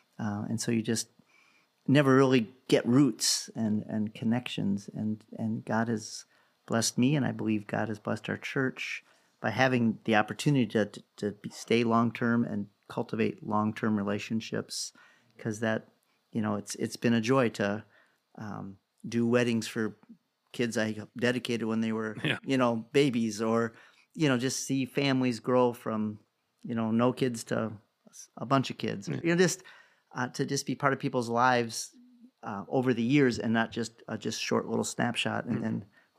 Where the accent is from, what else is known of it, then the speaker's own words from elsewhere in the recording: Wisconsin, United States; No. Okay. So I was from Wisconsin.